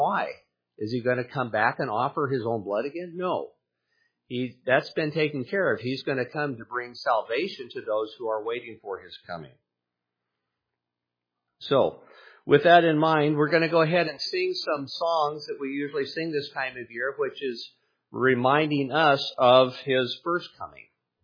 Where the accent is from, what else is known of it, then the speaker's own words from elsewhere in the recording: Poulsbo, Washington, United States; the Lutheran Church where I grew up in Paulsbo